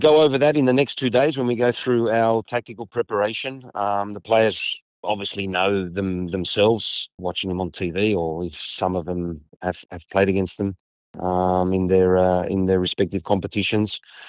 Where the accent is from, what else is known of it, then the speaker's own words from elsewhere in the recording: Australia; It comes with the territory of being an Australian footballer, that you're always going to be looked down upon or looked as being inferior, the underdog.